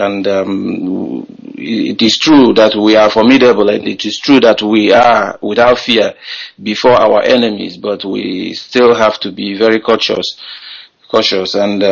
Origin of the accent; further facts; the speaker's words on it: Anambra, Nigeria; now in Spain; I hail from Enugu in Njikọ Kalọku government area of Anambra State, and I am calling from Catalonia.